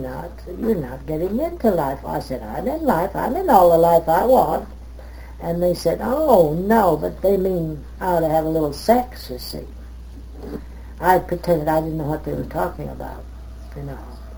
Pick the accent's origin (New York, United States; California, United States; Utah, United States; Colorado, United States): Colorado, United States; Pueblo; I was from Pueblo, Colorado, and I wouldn't drink and wouldn't smoke.